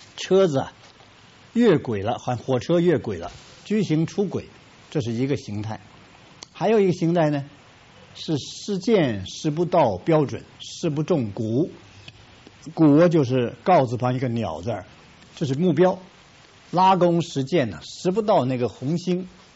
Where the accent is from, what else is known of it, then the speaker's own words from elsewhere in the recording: China; 我们中国人得天独厚，有很多中国的文化背景啊